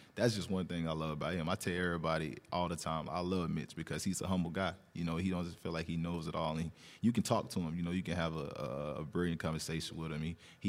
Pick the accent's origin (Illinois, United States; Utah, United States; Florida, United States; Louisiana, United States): Florida, United States; So I'm like, man, I'm from Florida.